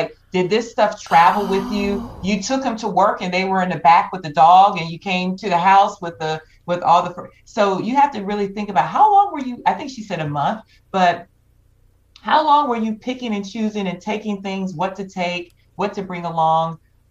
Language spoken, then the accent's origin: English; the South, United States; growing up in the South, you know, you'll be surprised at things you hear